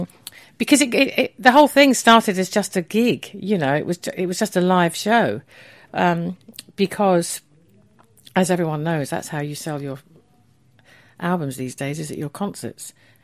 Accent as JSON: {"language": "English", "town": "Neasden", "region": "London", "country": "United Kingdom", "tie": "born there", "said": "Well, I was born in Neasden, hence … to Scottish parents."}